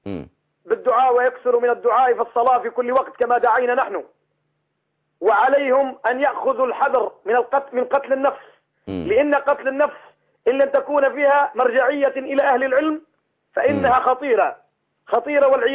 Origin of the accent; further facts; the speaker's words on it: Libya; أنا كمواطن ليبي كنت أعاني ما يعانيه الشعب السوري